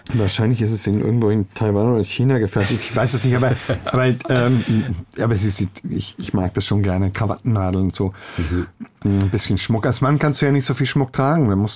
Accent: Nuremberg, Bavaria, Germany; born there; now in Fürth, Germany; ich bin in Nürnberg geboren, aber ich lebe in Fürth oder im Fürther Landkreis

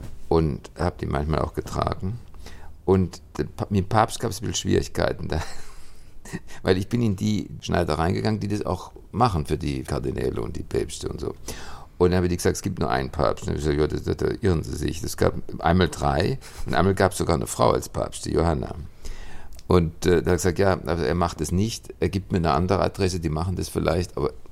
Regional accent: Baden-Württemberg, Germany; also born or lived in Rastatt; da, wo ich aufgewachsen bin, in der Provinz, in einem kleinen Dorf am Rhein, als ich in die Schule kam, wurde ich dann versetzt ins Elternhaus nach Rastatt. Oddersdorf ist es.

